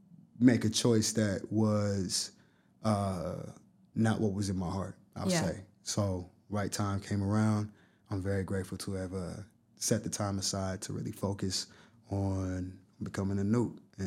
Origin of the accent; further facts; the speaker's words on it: Moreno Valley, California, United States; because I come from Moreno Valley, California. Back in the time that I was growing up in Moreno Valley, there wasn't much of anything out there.